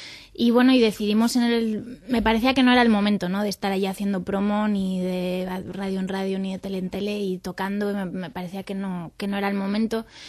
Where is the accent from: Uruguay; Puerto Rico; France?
France; crecí en Francia y lo hablo igual que español.